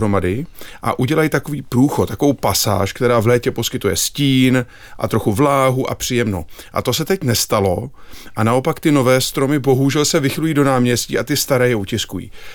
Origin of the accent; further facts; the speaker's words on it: Prague, Czechia; já jsem Pražák z Prahy